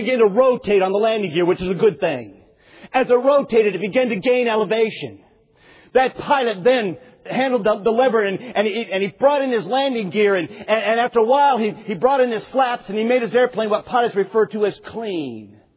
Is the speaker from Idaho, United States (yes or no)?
no; Seattle, Washington, United States; My dad was an engineer for Boeing. That's why I was raised in Seattle.